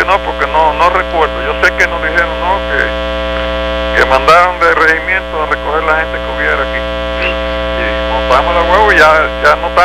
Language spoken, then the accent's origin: Spanish; Cuba; moved away as an adult; yo no sé si tú sabes, yo salí de Cuba en el 58.